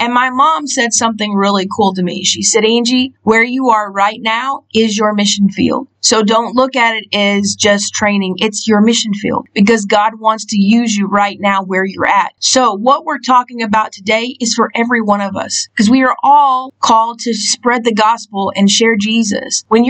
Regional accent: United States; But for me, being an American, it was the wrong side of the road.

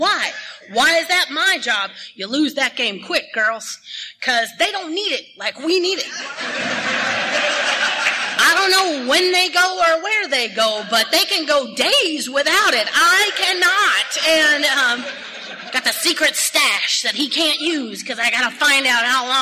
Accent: Texas, United States; I'm from Texas, and I date men who dip, which adds a whole new element to the game because there are spit cans in there.

